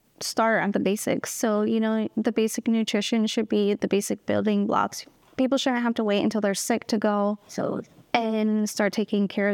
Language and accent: English; Toronto, Ontario, Canada; moved away as an adult; So I am originally from Canada. I'm from Toronto. I moved down here maybe about 10 years ago.